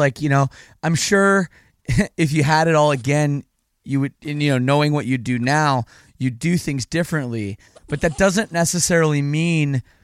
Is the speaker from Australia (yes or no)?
no; Canada; Well, see, that's the thing about Canadians is I'm Canadian.